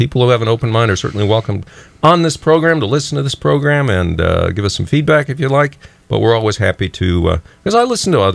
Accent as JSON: {"language": "English", "region": "Texas", "country": "United States", "tie": "born or raised there", "said": "And I'm a native Texan"}